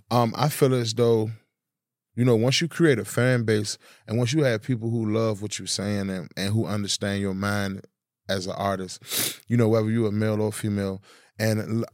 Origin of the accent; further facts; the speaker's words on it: Washington, District of Columbia, United States; I'm from Washington, D.C., though. You feel me? So I understand that that's a part of our culture.